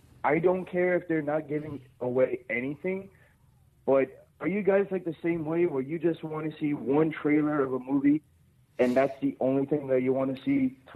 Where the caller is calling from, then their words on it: Miami, Florida, United States; from Miami, Florida.